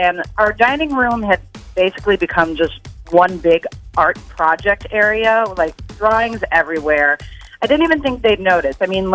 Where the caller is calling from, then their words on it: DeForest, Wisconsin, United States; I'm from DeForest.